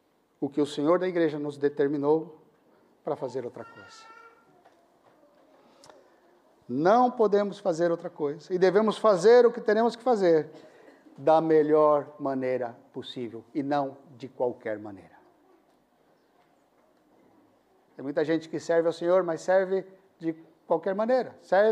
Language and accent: Portuguese; Brazil; Eu sou brasileiro.